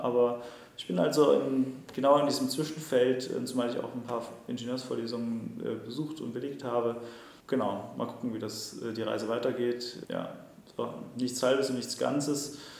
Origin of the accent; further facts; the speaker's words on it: Rhön, Germany; Ich bin in der Rhön aufgewachsen und das ist ein Biosphärenreservat in der Mitte von Deutschland.